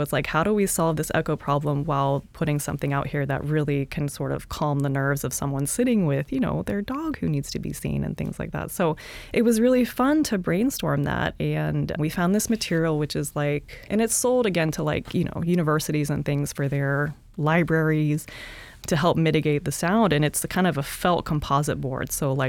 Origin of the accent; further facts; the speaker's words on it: Midwest, United States; which was new to me growing up in the Midwest.